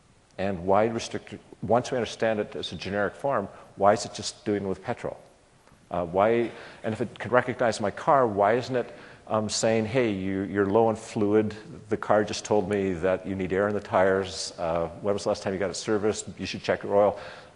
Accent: Canada; maybe it's because I'm Canadian and like ice hockey

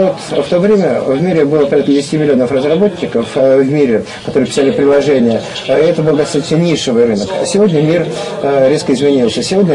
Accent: Sweden; Russian is a second language; Я сам из Швеции.

